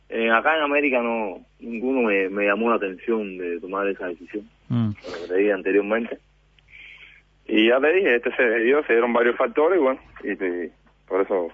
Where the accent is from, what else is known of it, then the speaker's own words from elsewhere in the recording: Cuba; moved away as an adult; now in Uruguay; yo como atleta cubano que representaba al país en campeonatos mundiales, olímpicos, etcétera, tuve la oportunidad de conocer varios países, como dijo usted. Y la decisión de quedarme aquí en Uruguay